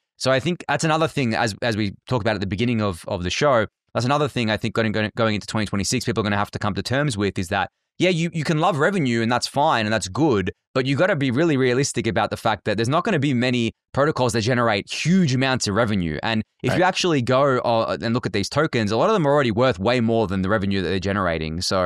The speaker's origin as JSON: {"language": "English", "country": "Australia", "said": "Like, I am not an American. Like, I'm Australian. I'm on the other side of the world."}